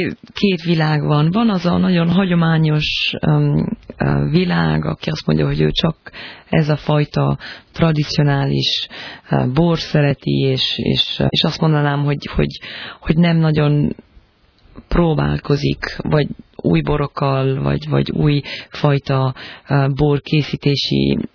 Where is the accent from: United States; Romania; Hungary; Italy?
Italy; Bolgheri, Tuscany; És aztán a Bolgheri, ami egy icipici falu, mi ott nőttünk fel a bátyámmal, egy nagyon kis falu